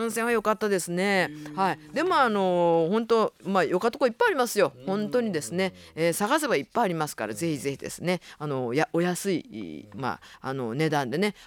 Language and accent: Japanese; Nagasaki, Japan; accent: Nagasaki dialect; 私も長崎弁やもんね、やっぱり、うん、わい今度いつ長崎帰ってやっていう尊厳電話がかかってきます